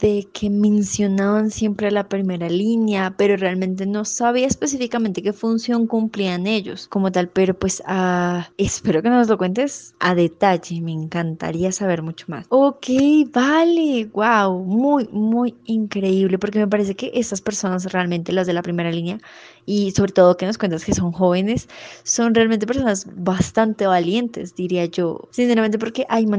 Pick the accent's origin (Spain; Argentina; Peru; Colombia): Colombia; lo que exigimos como colombianos